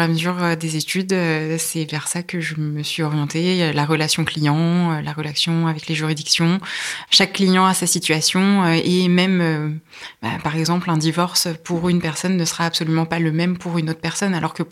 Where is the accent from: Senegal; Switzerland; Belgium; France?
France; Le Perray-en-Yvelines, Île-de-France; also born or lived in Rambouillet; Alors j'ai grandi pas très loin d'ici, à proximité de Rambouillet. Je suis née à Rambouillet et j'ai vécu au Perray-en-Yvelines. J'ai fait mon lycée à Rambouillet, donc c'est dans le coin et toute ma famille est dans le coin.